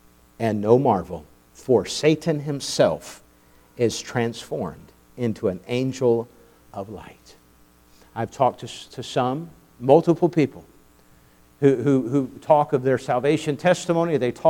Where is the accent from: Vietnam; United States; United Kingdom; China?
China; Oh, growing up in China, it's much better now than it was when I was a young child.